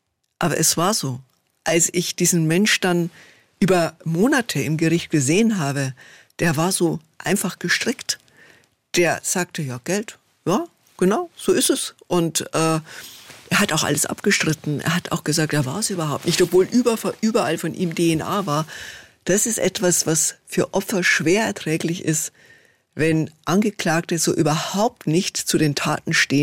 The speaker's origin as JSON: {"language": "German", "region": "Bavaria", "country": "Germany", "said": "Ich komme ja aus Niederbayern, aus einer Schreinerfamilie."}